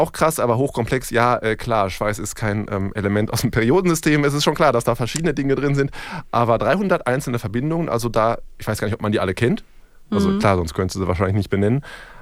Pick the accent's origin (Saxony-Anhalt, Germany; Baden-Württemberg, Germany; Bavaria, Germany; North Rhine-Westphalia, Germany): North Rhine-Westphalia, Germany; Ich komme noch aus Nordrhein-Westfalen, da war das alles nicht so toll.